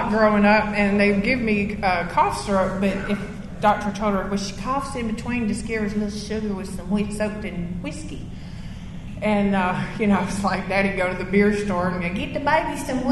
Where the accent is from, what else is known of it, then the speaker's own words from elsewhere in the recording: Rockmart, Georgia, United States; I'm from Rockmart. We don't have that kind of stuff. We got Waffle House.